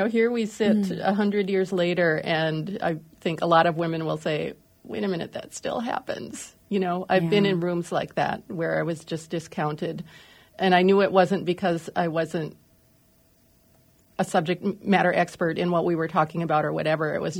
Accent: Minnesota, United States; I am Minnesotan, born and raised, lived here most of my life

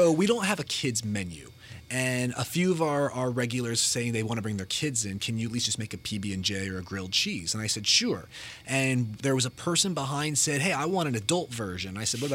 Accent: Las Vegas, Nevada, United States; I'm from Vegas, and restaurants change every 3 to 5 years.

